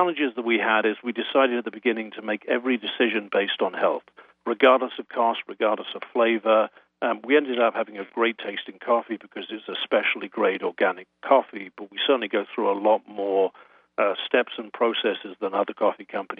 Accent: England, United Kingdom; now in United States; The roasting is in North Carolina, but I'm originally English, but my wife is American, so this is an American company.

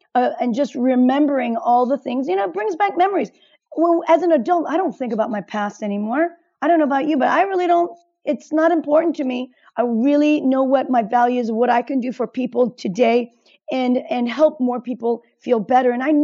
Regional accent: South Korea; now in United States; And I grew up in Korea, Meg. So my life was different from the average American.

